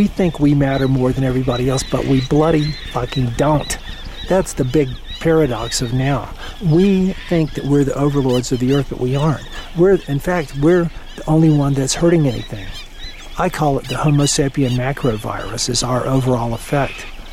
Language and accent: English; United States; dude, listen to my accent. He's British. I'm like, I'm a Yank.